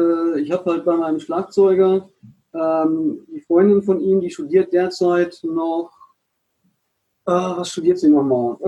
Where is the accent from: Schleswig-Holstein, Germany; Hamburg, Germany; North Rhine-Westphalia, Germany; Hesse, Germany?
North Rhine-Westphalia, Germany; Duisburg; now in Dortmund, Germany; ich bin 47, werde im Februar 48. Ich bin in Duisburg groß geworden. Wohne derzeit in Dortmund.